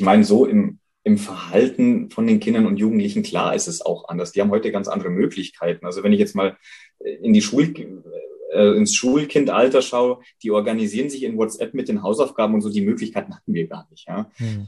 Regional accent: Ebersberg, Bavaria, Germany; unsere Gesellschaft hier in Deutschland, in Bayern, bei uns in Ebersberg, ja, ist ja ständig im Wandel.

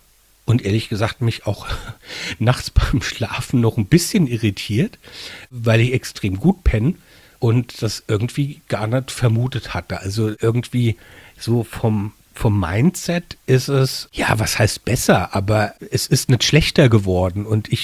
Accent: Rhineland-Palatinate, Germany; weil vom Grundsatz bin ich ja ein Landei. Also ich bin ja auf dem Land in einem Weinort geboren und habe auch lustigerweise mal ganz kurz für ein halbes Jahr, aber wirklich noch nie direkt in Mainz gewohnt, aber immer an der Mainzer Grenze. Ich bin ja auch in Mainz zur Schule gegangen

